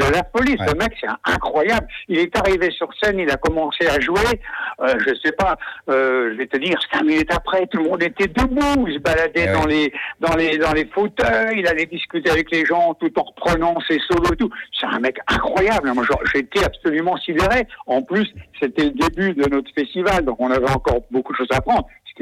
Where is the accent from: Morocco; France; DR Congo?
France; Normandy; puisqu'il est originaire du Calvados et puis moi je suis originaire de la Manche